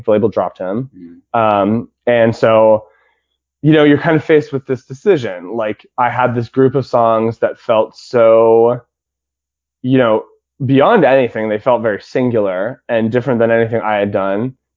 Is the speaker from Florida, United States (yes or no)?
no; Pasadena, California, United States; So I live here in Los Angeles. I grew up in Los Angeles. I grew up in a suburb of LA called Pasadena.